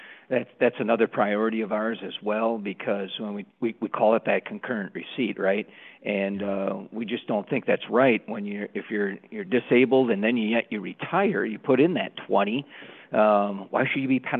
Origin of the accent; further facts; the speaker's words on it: Wisconsin, United States; especially where I'm from. My home state's Wisconsin